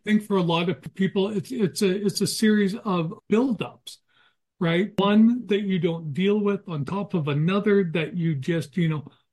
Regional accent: Edmonton, Alberta, Canada; I'm from Edmonton, Alberta, Canada. So coming from a different part of the world.

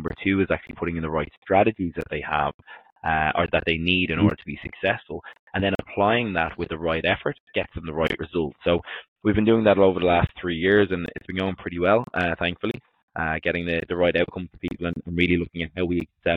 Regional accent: Ireland; And as Irish people, and in general, I don't think that we're naturally very forthcoming or forward in terms of how we bring across who we are

